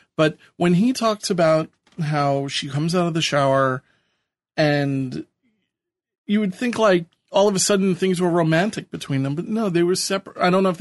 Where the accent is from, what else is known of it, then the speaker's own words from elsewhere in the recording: New York, United States; And as a New Yorker, it's 75 degrees and it's very warm. I'm just getting used to the temperature change.